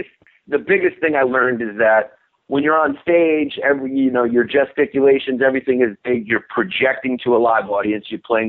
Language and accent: English; New York City, New York, United States; I grew up in New York City and, you know, I dated a bunch of Puerto Rican girls and grew up around Latin culture in Brooklyn.